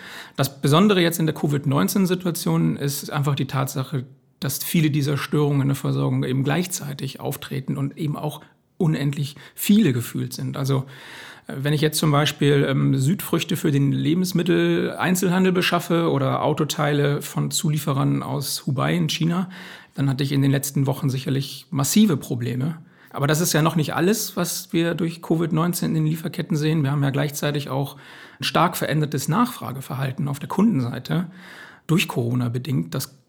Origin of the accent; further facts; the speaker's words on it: Bremen, Germany; Ich bin ja tatsächlich auch in Bremen aufgewachsen, habe dort viele Jahre meiner Kindheit und Jugend verbracht.